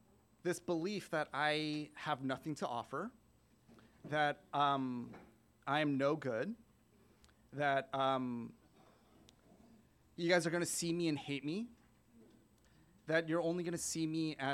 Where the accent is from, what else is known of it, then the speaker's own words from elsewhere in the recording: Palos Verdes, California, United States; So I grew up in Palos Verdes, which is upper class like suburb in Los Angeles, and my parents were Korean immigrants.